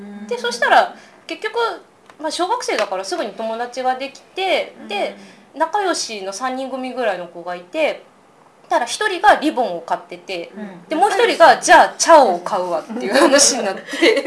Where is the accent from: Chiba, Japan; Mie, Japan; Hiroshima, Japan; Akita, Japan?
Mie, Japan; also born or lived in Ibaraki; 生まれは三重です。うん、で、あの父の仕事で一時茨城にいて、うん、で、あの小学校4年生の時に戻ってくることになったんですけれども